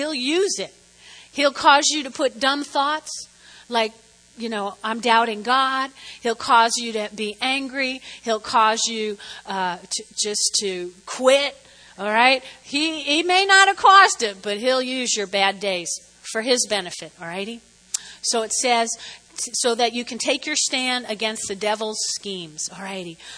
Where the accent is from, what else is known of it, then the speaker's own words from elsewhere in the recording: New Jersey, United States; So I grew up in North Jersey. You all know that. I grew up on this street as big as Weldon Avenue behind us, but they were all single-family homes.